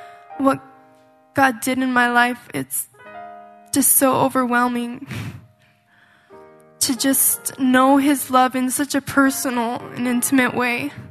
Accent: Chihuahua, Mexico; I was born and raised in Chihuahua, Mexico, in a small polygamous community of fundamental Mormons.

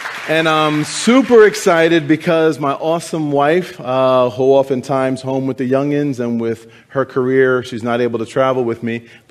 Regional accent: Philadelphia, Pennsylvania, United States; I am from Philly, which is the city of brotherly shove.

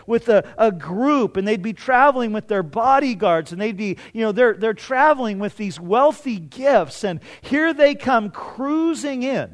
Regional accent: Garden Grove, California, United States; I grew up in Garden Grove till I was about, oh, I don't know, 5 or 6 years old. And on our street there in Garden Grove, there was a gal that lived a couple doors down from us across the street.

